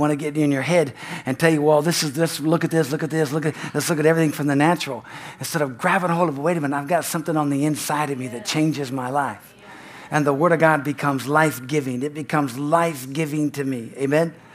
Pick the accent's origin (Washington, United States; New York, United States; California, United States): California, United States; I grew up in California, all right? Not some Bible Belt. I grew up in California